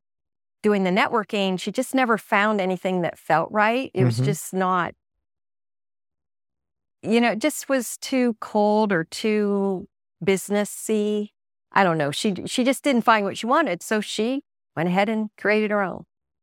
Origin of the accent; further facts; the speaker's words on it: Carey, Ohio, United States; A little farm factory town in Ohio.